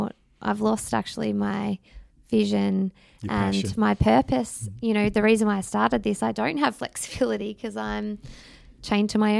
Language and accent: English; Geelong, Victoria, Australia; also born or lived in Melbourne; we moved from Melbourne back to Geelong where I grew up, brought the family here.